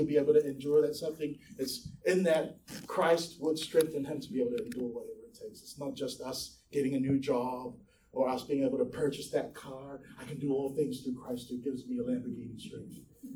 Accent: New Zealand; born there; Look, I've only been here for 5 years. I'm a Kiwi. I'm a New Zealand-born Samoan.

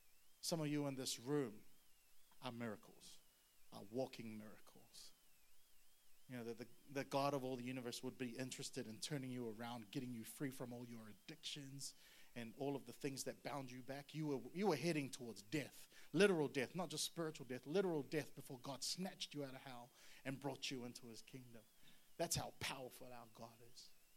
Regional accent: Singapore; now in Queensland, Australia; I came from Singapore. Me and my brother Adam and Joanna, we lived in Singapore.

